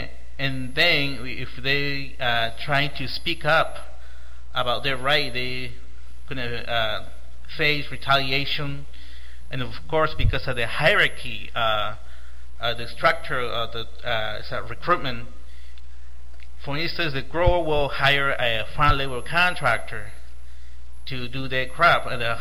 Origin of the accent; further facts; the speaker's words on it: Chiapas, Mexico; English is a second language; such as Chiapas, my home state, Chiapas, Guerrero, and so forth.